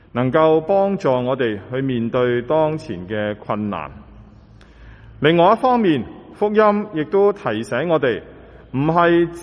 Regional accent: China; 不过同时亦都是我们中国人的新春期间

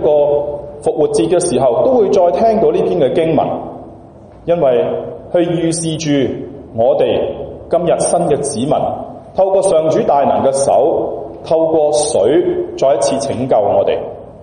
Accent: China; 而系我哋中国人传统

